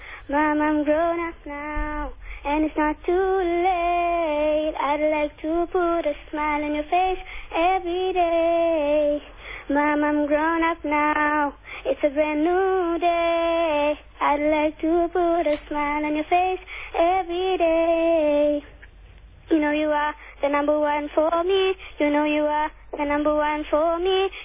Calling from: Barberton, Mpumalanga, South Africa; From Barberton.

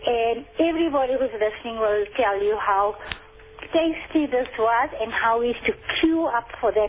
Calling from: Azadville, Gauteng, South Africa; I'm calling from Azadville.

